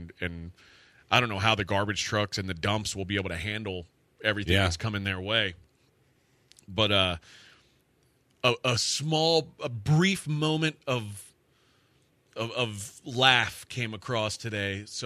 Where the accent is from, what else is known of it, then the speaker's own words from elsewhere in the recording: Texas, United States; but it's where I grew up in Brazoria County.